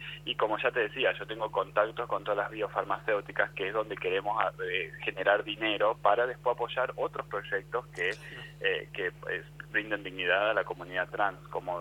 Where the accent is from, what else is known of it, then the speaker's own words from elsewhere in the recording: Argentina; moved away as an adult; also born or lived in Singapore; now in Japan; Yo me fui de Argentina en el 2012. Inicialmente viví 5 años en Singapur